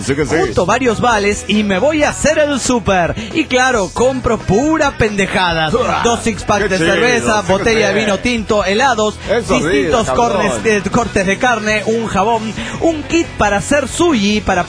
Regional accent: Villahermosa, Tabasco, Mexico; de Villahermosa, Tabasco, México.

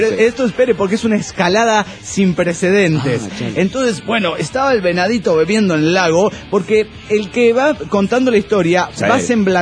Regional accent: Santa Clara, California, United States; Soy el chico de Santa Clara, California.

